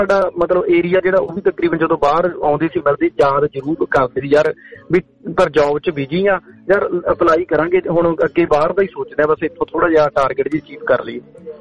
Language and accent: Punjabi; Bhikhi, Punjab, India; moved away as an adult; ਮੇਰਾ ਪੰਜਾਬ ਦੇ ਵਿੱਚ ਲੁਧਿਆਣੇ ਦੇ ਕੋਲੇ ਰਾੜਾ ਸਾਹਿਬ ਪਿੰਡ ਆ, ਤੇ ਰਾੜਾ ਸਾਹਿਬ ਦੇ ਨਾਲ ਹੀ ਮੇਰਾ ਪਿੰਡ ਭੀਖੀ ਖੜਦਾ, ਪਰ ਮੈਂ ਰਾੜਾ ਸਾਹਿਬ ਹੀ ਰਹਿੰਦੇ ਹਾਂ ਅਸੀਂ ਬਾਜ਼ਾਰ ਦੇ ਵਿੱਚ ਹੀ